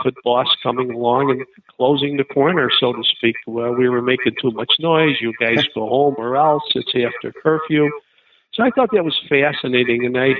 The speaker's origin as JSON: {"language": "English", "town": "Chicago", "region": "Illinois", "country": "United States", "tie": "born or raised there", "said": "Well, I grew up in Chicago. I grew up in an Italian neighborhood that had gangsters."}